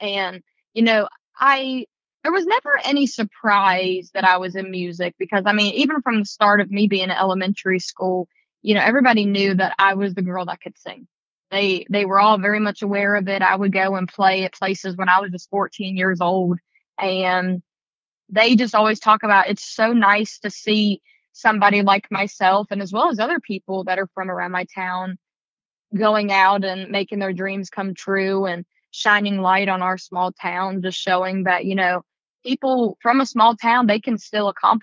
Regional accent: Bluefield, Virginia, United States; Yes, he did a very good job at capturing where I'm from because, you know, he actually lived in West Virginia. So he knew of Bluefield.

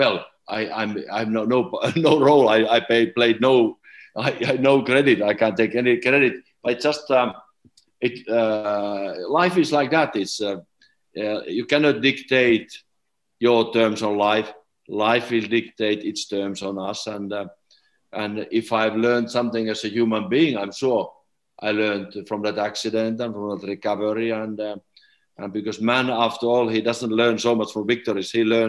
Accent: Tupovaara, North Karelia, Finland; born there; English is a second language; what about if I was born in Timbuktu instead of born in Tupovaara?

